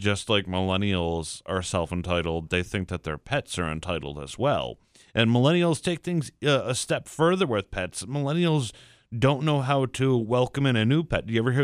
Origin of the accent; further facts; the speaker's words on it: Latham, New York, United States; I always talk about the old pet store in my hometown of Latham, New York, where they had Jimmy the Monkey, and Jimmy the Monkey was miserable.